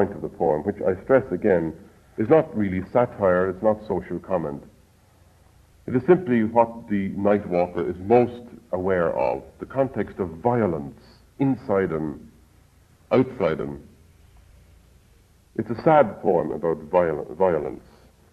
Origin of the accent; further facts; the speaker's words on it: Ireland; many of the details of my own experience, which of course is that of one born and bred in Ireland, are brought into use